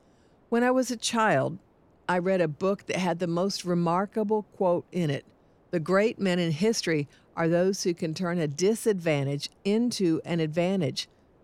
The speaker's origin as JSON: {"language": "English", "region": "Mississippi", "country": "United States", "tie": "born or raised there", "said": "That's what had been instilled in me by my community and my mentors as a kid growing up in Mississippi."}